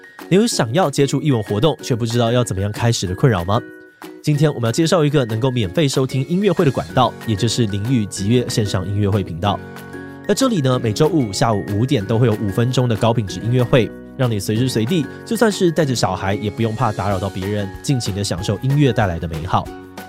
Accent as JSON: {"language": "Chinese", "region": "Hsinchu", "country": "Taiwan", "said": "我们都是新竹人嘛"}